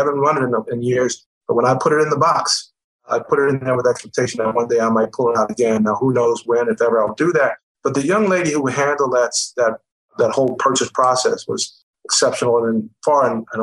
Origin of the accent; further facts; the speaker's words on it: Baltimore, Maryland, United States; Well, I'm originally from Baltimore.